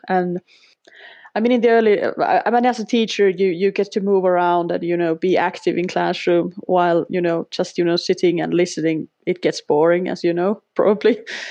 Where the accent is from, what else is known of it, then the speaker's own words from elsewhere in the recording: Finland; first language Finnish; English is a second language; Finnish for our foreign students in the end of my teaching career. Kind of had the other perspective to my native tongue as well.